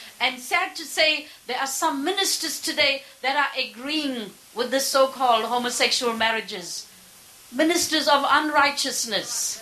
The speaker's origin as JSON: {"language": "English", "country": "South Africa", "said": "I come from South Africa, and it's sad when I go back there."}